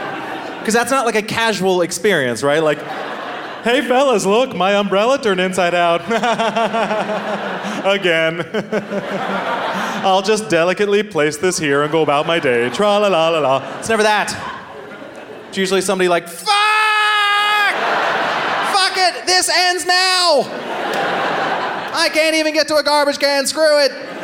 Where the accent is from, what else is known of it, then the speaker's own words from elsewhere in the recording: Massachusetts, United States; now in New York City, United States; I grew up in Massachusetts, but I do live in New York City now.